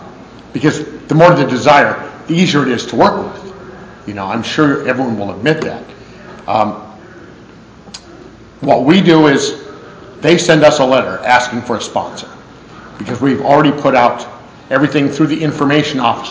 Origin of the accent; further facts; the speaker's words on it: California, United States; I'm an addict from the San Fernando Valley area, Southern California.